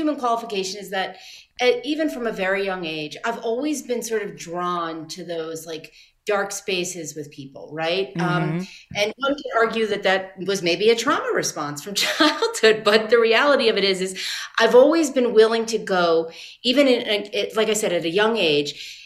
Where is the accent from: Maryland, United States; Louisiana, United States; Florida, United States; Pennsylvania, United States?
Louisiana, United States; New Orleans; moved away as an adult; now in Chicago, United States; So I'm from New Orleans. I moved to Chicago when I was 22